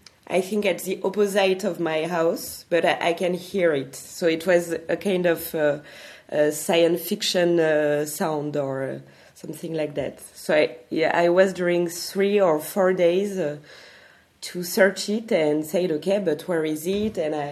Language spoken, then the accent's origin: English; France; also born or lived in Belgium; I'm an artist from France, but I was in Belgium during three years